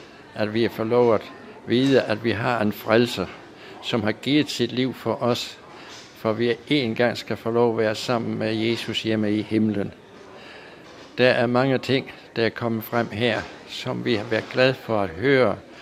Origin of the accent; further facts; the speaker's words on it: Herning, Central Denmark Region, Denmark; Jeg kommer fra Herning i Jylland, ja.